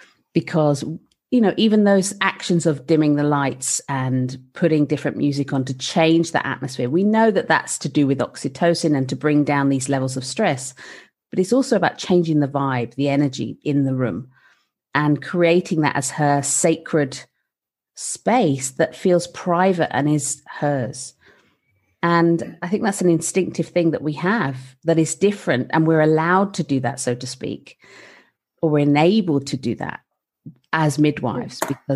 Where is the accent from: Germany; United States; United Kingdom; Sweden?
United Kingdom; I mean, as a European coming in, there's so much history we don't know. I mean, I'm British.